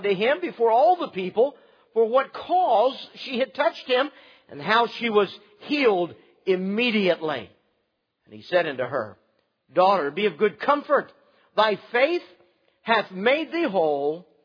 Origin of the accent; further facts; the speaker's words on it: Burke, Virginia, United States; I grew up in Burke here in Northern Virginia, and he grew up in Herndon.